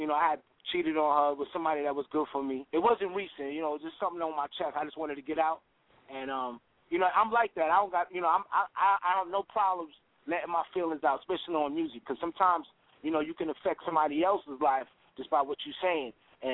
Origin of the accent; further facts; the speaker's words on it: Astoria, New York, United States; I grew up in the Astoria Projects, and I used to do DJing in the community centers.